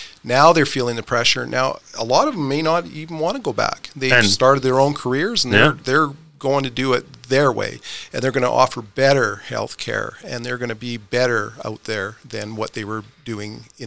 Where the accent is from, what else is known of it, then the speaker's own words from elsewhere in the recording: Prince George, British Columbia, Canada; now in Creston, Canada; I was raised in Prince George in a mostly atheist home, and moved to Creston in 1987, and moved away from the Kootenays in 1994